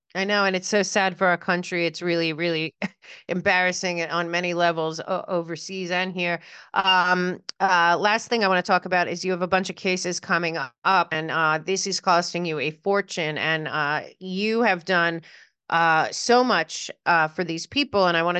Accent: New York, United States; because I'll tell you, as a New Yorker, Donald Trump did more for New York City

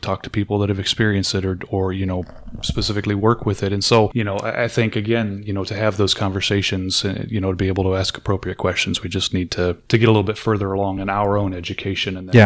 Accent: California, United States; And to be fair, I come from Southern California.

